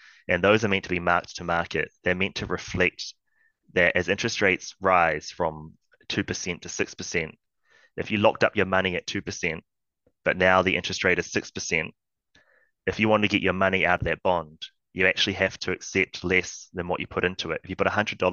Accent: New Zealand; it would be super useful for me as a New Zealander earning New Zealand dollars, spending New Zealand dollars here.

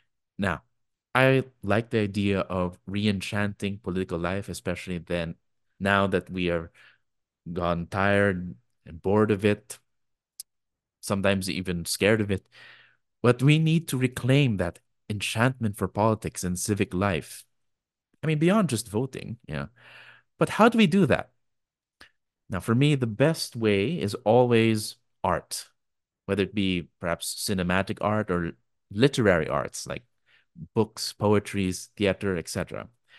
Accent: Philippines; as a moviegoer and as a Filipino citizen.

